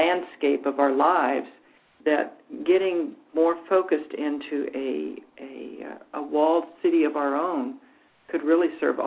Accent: Wales, United Kingdom; and I went to Wales, my home country

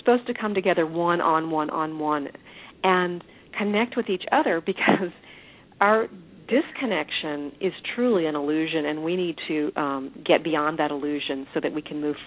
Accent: Seattle, Washington, United States; in Seattle, which is my hometown, which is nice.

